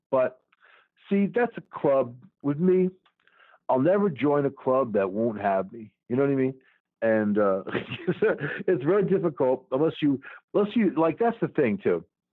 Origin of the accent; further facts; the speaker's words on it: New York, United States; So I'm from Long Island originally, and I'll tell you, man, on the island, you get your hurricanes